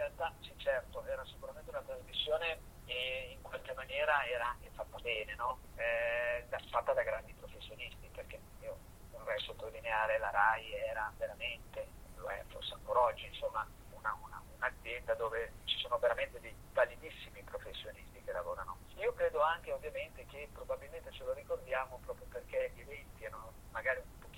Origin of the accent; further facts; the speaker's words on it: Milan, Lombardy, Italy; also born or lived in Como; Io sono solo nato a Como, ma dopo pochi anni, perché c'era la guerra, i bombardamenti a Milano, io sono nato nel 43